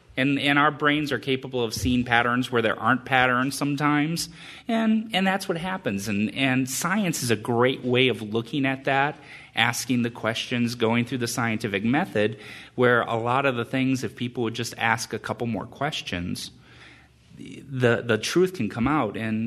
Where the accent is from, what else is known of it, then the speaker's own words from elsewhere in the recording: Wisconsin, United States; I'm originally from Western Wisconsin.